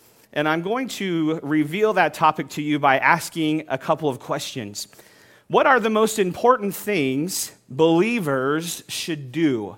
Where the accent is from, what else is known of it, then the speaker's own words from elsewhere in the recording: Oklahoma, United States; You know, I remember growing up in Oklahoma that I prayed that many times because there were tornadoes at the doorstep.